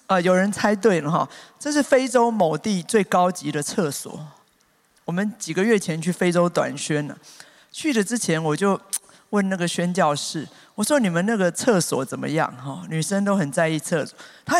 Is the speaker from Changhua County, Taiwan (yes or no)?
no; Taipei, Taiwan; born there; 结果一到当地，我才知道我真的是天龙国出生